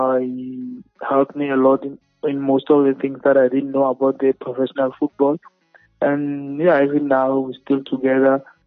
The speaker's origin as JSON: {"language": "English", "region": "Limpopo", "country": "South Africa", "said": "Yeah, he's been there for me because we're from Limpopo."}